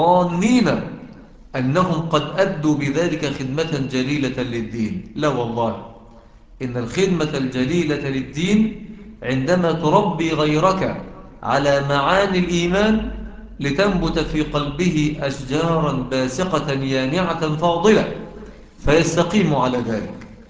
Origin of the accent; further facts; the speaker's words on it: Mansoura, Dakahlia, Egypt; العمارة المايلة عندنا في المنصورة